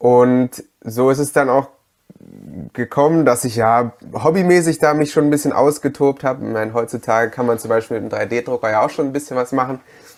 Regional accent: Halle, Saxony-Anhalt, Germany; also born or lived in Dresden; ganz ursprünglich komme ich aus Halle an der Saale, bin aber zum Studium nach Dresden gegangen und habe dort dann ja quasi ab dem Studium ungefähr 8 Jahre verbracht und an der Technischen Universität Mechatronik studiert.

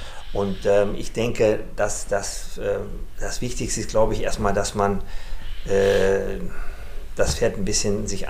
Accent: Rhineland, Germany; Ja, ich bin ja quasi hier im Rheinland groß geworden insgesamt.

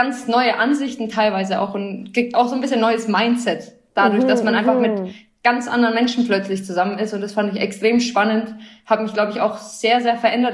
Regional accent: Nuremberg, Bavaria, Germany; also born or lived in Fürth; Ich bin tatsächlich in Nürnberg geboren

